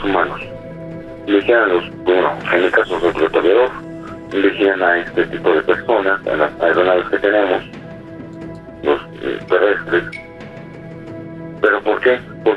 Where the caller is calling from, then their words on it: Toluca, State of Mexico, Mexico; De Toluca.